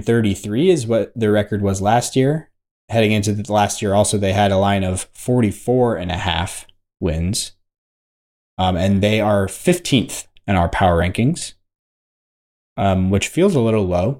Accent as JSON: {"language": "English", "country": "United States", "said": "just anti-France as an American."}